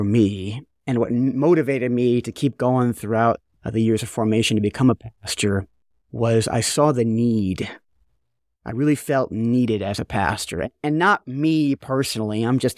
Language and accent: English; Buffalo, New York, United States; I grew up in New York, up in Buffalo, Niagara Falls area